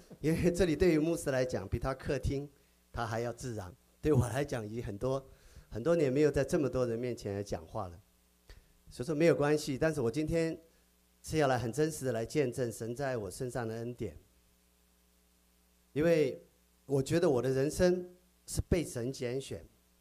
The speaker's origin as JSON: {"language": "Chinese", "town": "Qingtian", "region": "Zhejiang", "country": "China", "tie": "born or raised there", "said": "我1971年出生在浙江青田一个小乡村里面，在我8岁之前，我们的小山村是不通车的"}